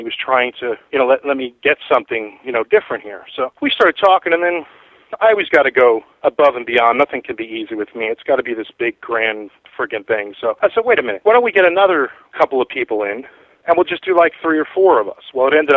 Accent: New Jersey, United States; And that was what was so freaking cool about growing up in Jersey and the metal and everything, because these guys were there.

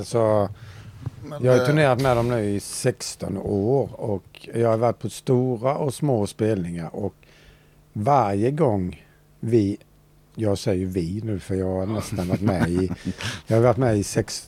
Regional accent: Småland, Sweden; Nej, men jag tänker att vi är smålänningar.

